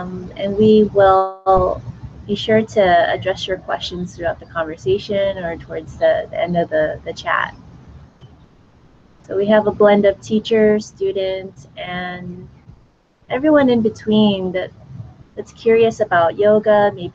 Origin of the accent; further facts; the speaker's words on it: Los Angeles, California, United States; now in Chiang Mai, Thailand; I'm from Los Angeles in San Francisco, but I am currently in Chiang Mai, Thailand.